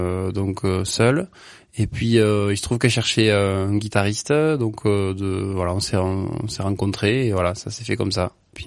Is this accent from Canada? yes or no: no; Occitanie, France; accent: Aveyronnais; Alors moi, je viens de l'Aveyron, je viens d'ici, je viens de pas très loin, là, à côté de Pont-de-Salars, le Vival, je suis originaire.